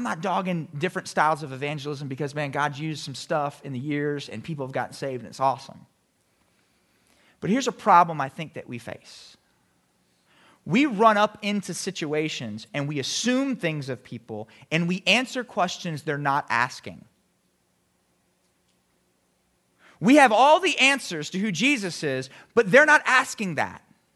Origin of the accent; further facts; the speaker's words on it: Miami, Florida, United States; now in Central Mississippi, United States; I am passionate about the Miami Hurricanes. I'm from Miami. And so when I first moved to Central Mississippi